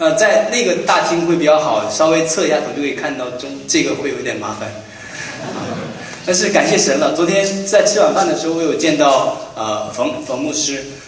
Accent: Heilongjiang, China; 那个时候在大陆，因为我是来自黑龙江，是一个小城市

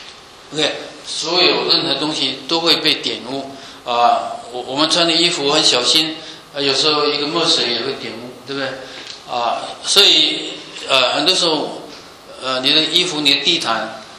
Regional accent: China

